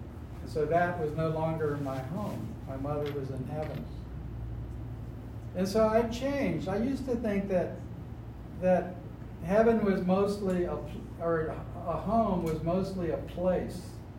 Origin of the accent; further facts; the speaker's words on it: Philadelphia, Pennsylvania, United States; born there; also born or lived in San Diego; So I was born in Philadelphia, lived in Philadelphia for a year and a half.